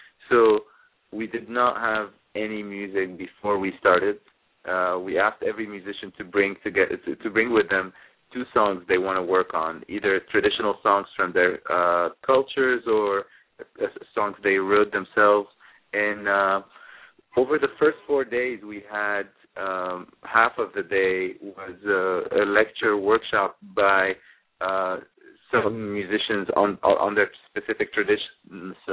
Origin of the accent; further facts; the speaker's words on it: Egypt; now in United States; I grew up in Egypt